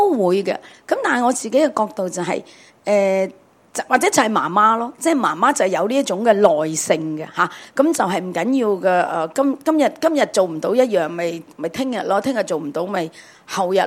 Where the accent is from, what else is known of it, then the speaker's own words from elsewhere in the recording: China; 其实因为我觉得我系中国人，咁我要教佢尊重我哋